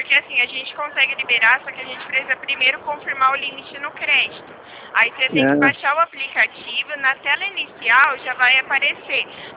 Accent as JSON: {"language": "Portuguese", "region": "São Paulo", "country": "Brazil", "said": "Eu sou de São Paulo também, só que eu sou do interior."}